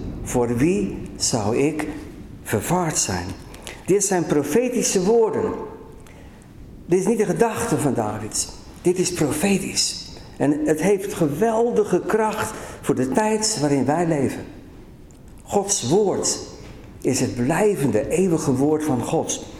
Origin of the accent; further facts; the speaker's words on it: Middelburg, Zeeland, Netherlands; born there; Ik denk aan de geschiedenis van Middelburg, mijn geboortestad.